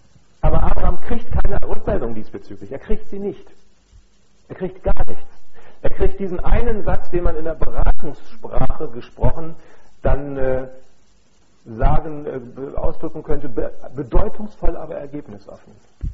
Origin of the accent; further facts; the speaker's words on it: North Germany, Germany; das ist eine Erfahrung, die mir als Norddeutscher einfach komplett fehlt.